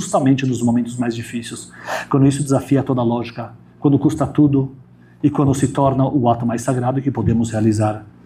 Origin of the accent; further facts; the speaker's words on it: Brazil; E já dá vergonha de falar que eu sou brasileiro.